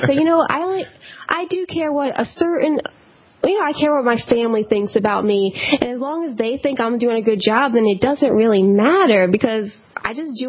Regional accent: Maryland, United States; now in Washington, United States; I grew up in Maryland. Now I'm in D.C.

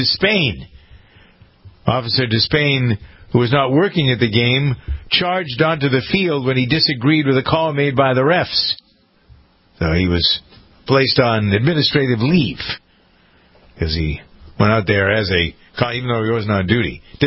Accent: Framingham, Massachusetts, United States; We have that in Framingham, my hometown.

